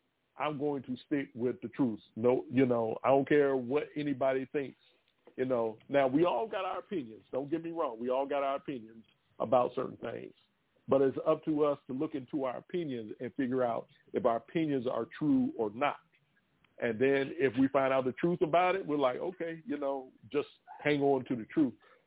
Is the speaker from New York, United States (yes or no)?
no; Washington, District of Columbia, United States; they're doing that in my hometown of Washington, D.C.